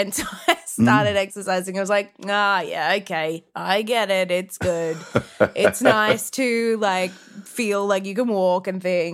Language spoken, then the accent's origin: English; Wagga Wagga, New South Wales, Australia; I grew up in the country. I grew up in Wagga Wagga.